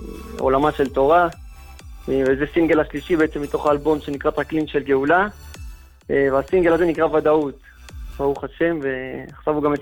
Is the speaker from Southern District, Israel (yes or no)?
yes; Ashdod, Southern District, Israel; אני מגיע במקור, אני מאשדוד. כיום אני גר בשומרון. נשוי, ברוך השם. מגיע מאשדוד בעיקרון, במקור. עכשיו אני גר בשומרון.